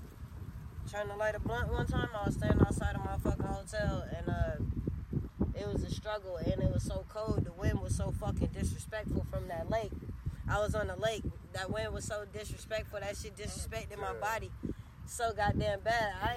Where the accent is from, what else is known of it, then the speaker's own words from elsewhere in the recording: Rochester, New York, United States; also born or lived in Los Angeles, United States; I was born in New York. Rochester, New York. Upstate New York. East Side, baby, you heard? I was born out there. And then, I was, like, raised between there and L.A.